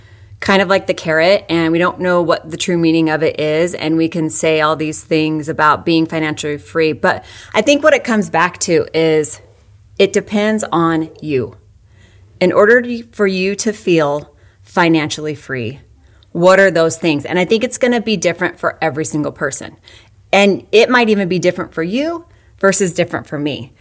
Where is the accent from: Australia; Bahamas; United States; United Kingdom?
United States; Grand Junction, Colorado; Well, I grew up in Grand Junction, Colorado. I was a single child for 10 years.